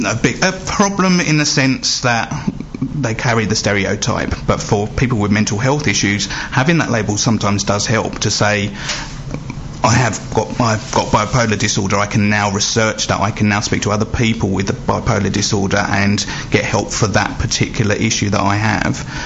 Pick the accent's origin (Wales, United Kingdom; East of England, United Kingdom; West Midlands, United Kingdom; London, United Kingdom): London, United Kingdom; now in Essex, United Kingdom; I'm originally from London, so support groups in London, there's loads of them.